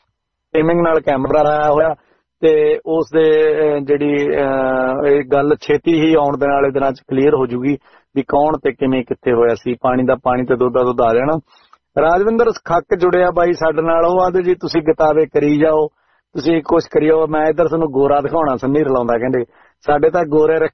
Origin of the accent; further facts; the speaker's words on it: Punjab, India; ਤੇ ਮੈਂ ਦੁਆਬੇ ਤੋਂ ਹੀ